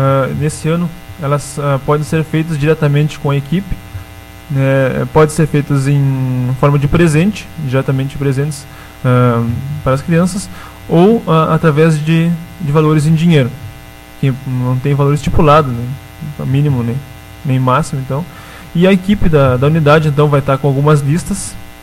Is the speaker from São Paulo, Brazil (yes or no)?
no; Alegrete, Rio Grande do Sul, Brazil; now in Agudo, Brazil; Eu venho de Alegrete, né, com a missão de ser o enfermeiro da UBS Tia Laurinha. Estou há um mês e alguns dias na cidade